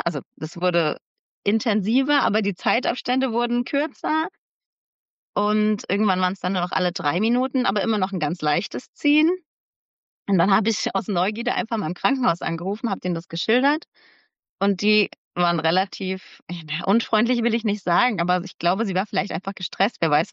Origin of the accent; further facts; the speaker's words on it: Germany; Und der ist 20 Kilometer von Hanau weg gewesen, in meiner Heimatstadt quasi, wo ich herkam.